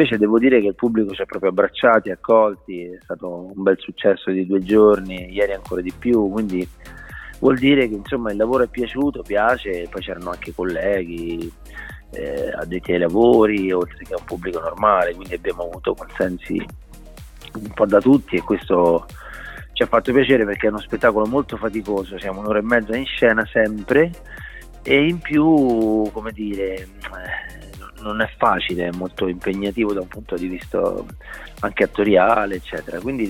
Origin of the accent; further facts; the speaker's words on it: Canino, Lazio, Italy; tra l'altro io sono cresciuto a Canino, quindi sono anch'io della Tuscia in qualche modo.